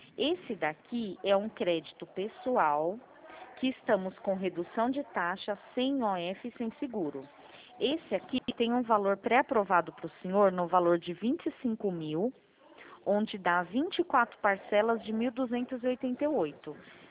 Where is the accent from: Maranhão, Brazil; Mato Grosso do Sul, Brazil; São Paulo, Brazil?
São Paulo, Brazil; Araraquara; Não, não, sou de Araraquara.